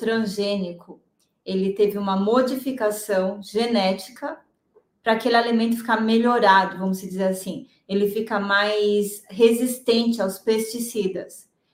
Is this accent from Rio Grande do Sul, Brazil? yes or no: no; São Paulo, Brazil; Eu gosto de feijão carioca, que eu sou paulistana